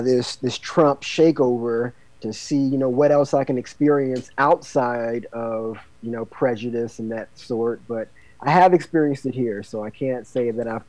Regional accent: Florida, United States; moved away as an adult; now in China; I was born and raised in the Space Coast. I went to Satellite High School. I also went to Bayside High School.

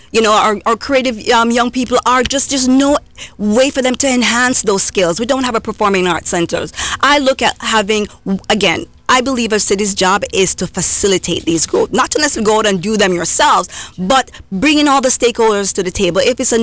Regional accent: Ocho Rios, Saint Ann, Jamaica; where I grew up in Ocho Rios, had my own group where we worked on the performing arts.

